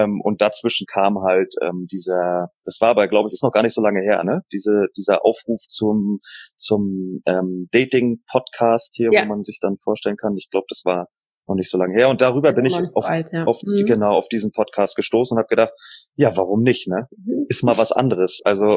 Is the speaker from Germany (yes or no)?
yes; Waren, Mecklenburg-Vorpommern, Germany; Ursprünglich aus Waren an der Müritz.